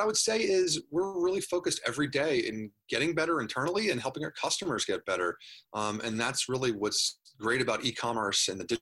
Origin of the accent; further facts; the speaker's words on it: Philadelphia, Pennsylvania, United States; From the Philadelphia suburbs.